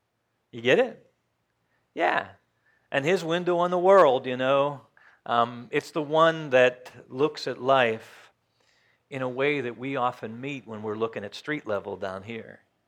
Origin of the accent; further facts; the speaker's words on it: Johnstown, Pennsylvania, United States; I remember when we grew up in Johnstown, my dad was always coming to Bedford.